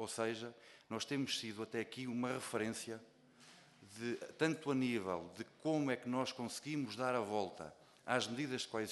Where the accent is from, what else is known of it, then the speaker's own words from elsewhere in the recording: Centro, Portugal; Eu venho do Centro-Norte, venho da zona de Mondego